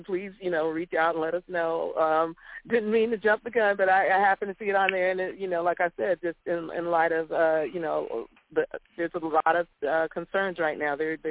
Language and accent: English; Pine Hills, Florida, United States; I grew up in Pine Hills and I live in Pine Hills and everything like that.